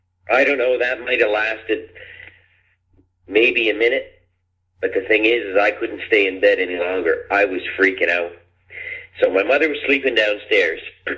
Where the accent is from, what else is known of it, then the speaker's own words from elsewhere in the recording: Grand Falls, New Brunswick, Canada; I'm originally from Grand Falls, New Brunswick.